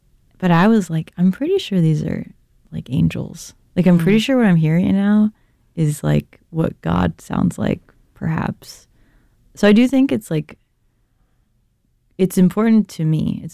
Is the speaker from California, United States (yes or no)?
yes; California, United States; I'm from California. And I grew up in the valley with like lots of animals.